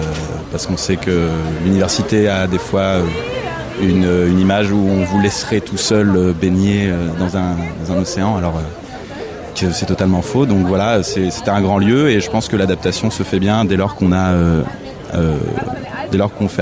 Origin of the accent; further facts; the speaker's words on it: Chartres, Centre-Val de Loire, France; Je suis originaire de Chartres.